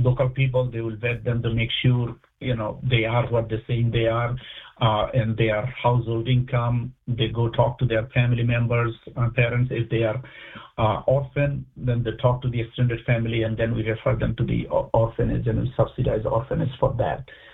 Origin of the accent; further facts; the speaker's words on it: Bangladesh; I gather my friends and family that I grew up with in Bangladesh